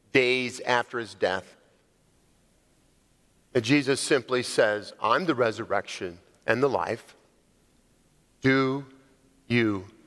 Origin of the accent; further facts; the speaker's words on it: Alaska, United States; Growing up in Alaska